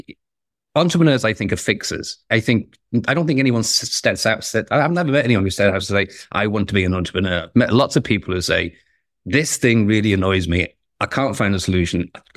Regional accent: Liverpool, North West England, United Kingdom; moved away; I'm from Liverpool originally. I hadn't been to the UK to see family for a while.

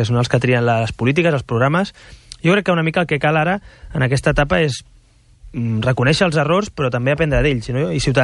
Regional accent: Catalonia, Spain; I jo crec que molts catalans ni som catalanistes ni espanyolistes. Simplement som catalans, som espanyols

